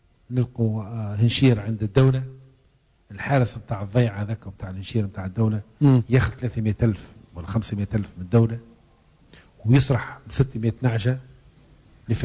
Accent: Tunisia; هو عندنا في تونس

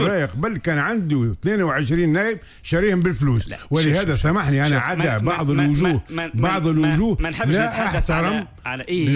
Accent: Tunisia; معنى أتعس أشكال التوافق هو اللي صار عندنا في تونس.

